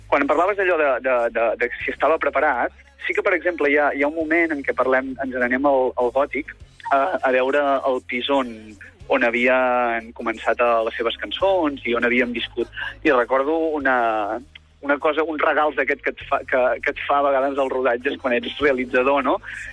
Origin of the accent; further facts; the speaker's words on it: Ripoll, Catalonia, Spain; Jo soc de Ripoll i ells sempre han voltat per allà, la majoria són del Ripollès